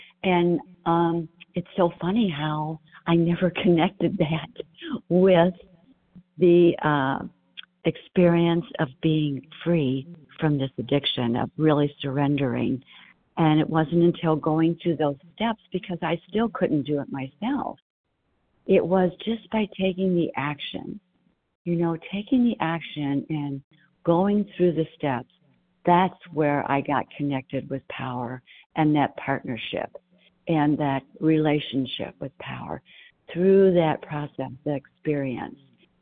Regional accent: Arizona, United States; from Arizona, and welcome to all the newcomers.

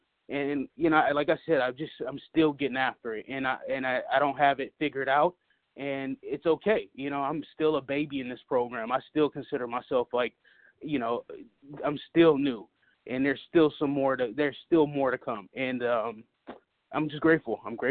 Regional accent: Los Angeles, California, United States; Thank you. … I'm from Los Angeles.

